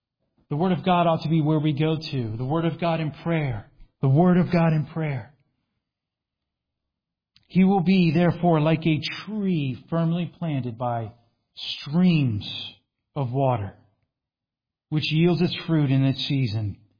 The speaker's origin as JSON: {"language": "English", "region": "Florida", "country": "United States", "said": "Again, as Augustine, because I'm from Florida, so St. Augustine's down there."}